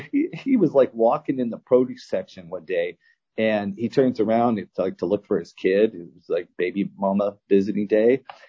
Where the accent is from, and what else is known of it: California, United States